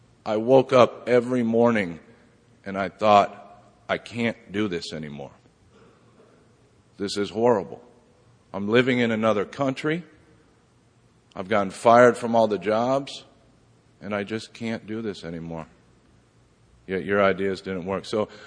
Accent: Iowa, United States; Growing up, I grew up in Iowa.

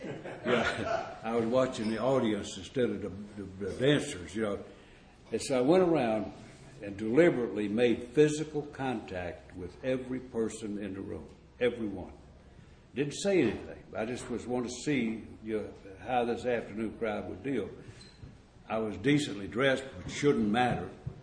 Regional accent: Southern Pines, North Carolina, United States; from Southern Pine, North Carolina.

